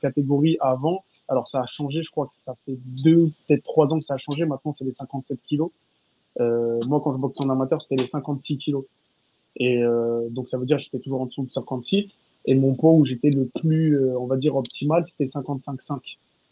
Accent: France; Ils refusent de m'affronter parce que je suis un Français

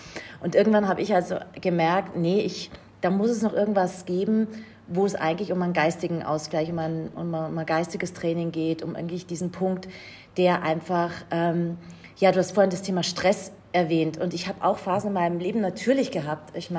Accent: Munich, Bavaria, Germany; moved away as an adult; now in Austria; Ich bin weggezogen aus München, ausgewandert nach Österreich, habe in einem ganz anderen Bereich Fuß gefasst

